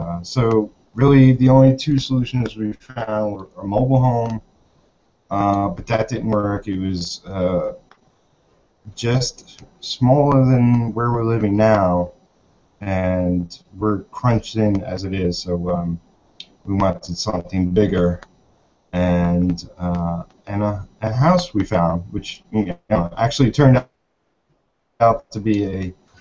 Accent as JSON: {"language": "English", "region": "New York", "country": "United States", "said": "farther than anywhere I've lived. I'm from New York, so we're all on top of each other there."}